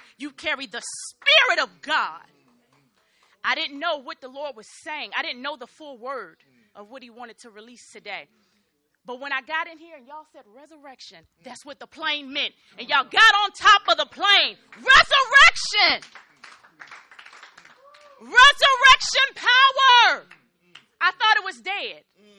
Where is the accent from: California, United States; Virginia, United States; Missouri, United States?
Virginia, United States; now in North Carolina, United States; I'm from North Carolina. I'm from Virginia, but we just moved to North Carolina.